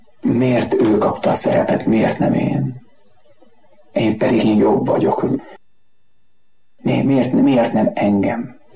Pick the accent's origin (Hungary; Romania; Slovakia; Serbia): Slovakia; Felvidéki kisfaluból származom, egy 1000 lakosú római katolikus falu. A mi plébánia templomunk az Bacsfa Szent Antal, ahol édesapám a 60-as évek elejétől a mai napig kántor.